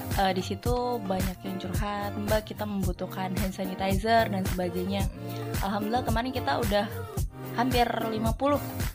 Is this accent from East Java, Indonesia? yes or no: no; Pati, Central Java, Indonesia; Dari Pati.